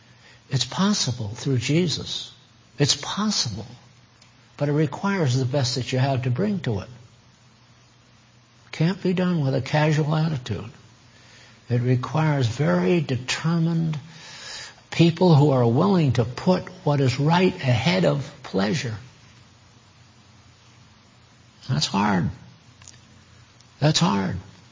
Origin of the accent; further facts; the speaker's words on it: Connecticut, United States; also born or lived in Maine; I was raised in New England. Born in Maine and raised in Connecticut.